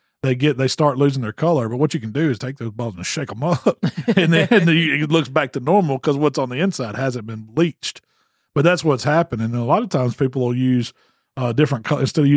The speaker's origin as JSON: {"language": "English", "region": "the South", "country": "United States", "said": "I'm from the South."}